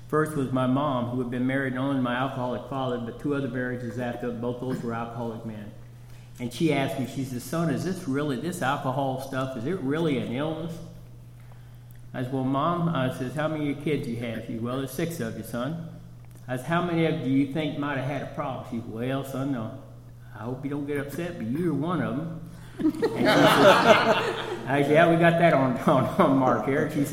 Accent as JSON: {"language": "English", "region": "Kansas", "country": "United States", "said": "But I'm a boy from Kansas, and I know what tornadoes are, and I've seen the damage behind those."}